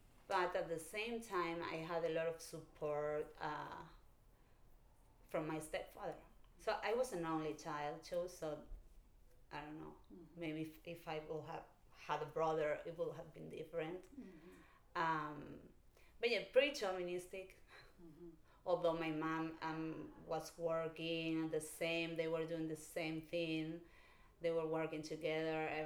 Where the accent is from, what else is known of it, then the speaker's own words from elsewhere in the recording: Spain; I came from another culture, and also I grew up in Spain, where I was very integrated, but my whole family was from Argentina, so it was a different culture at home and outside.